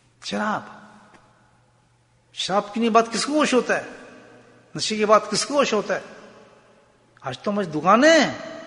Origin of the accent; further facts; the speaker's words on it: Pakistan; moved away; میں عرصے کے بعد پاکستان گیا, کوئی 8 سال کے بعد شاید پاکستان گیا. تو جب میں اپنے شہر میں گیا اور میں ٹرین سے اترا